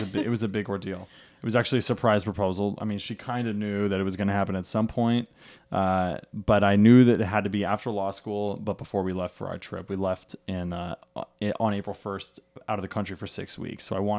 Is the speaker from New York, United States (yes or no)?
no; Washington, United States; So I grew up in Skagit County, Washington, about an hour north of Seattle.